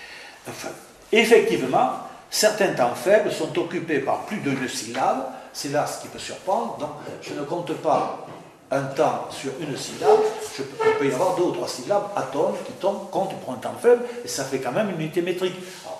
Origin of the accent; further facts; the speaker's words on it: Nouvelle-Aquitaine, France; moi personnellement je suis plutôt de l'Aquitaine